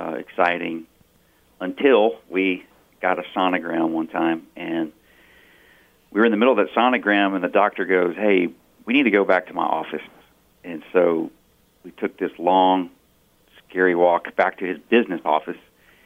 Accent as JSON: {"language": "English", "town": "Austin", "region": "Texas", "country": "United States", "tie": "born or raised there", "also_born_or_lived": "New Mexico", "said": "Yeah, I was born in the Austin area, right in the center of the state. And then my wife and I did move to New Mexico for just a little bit."}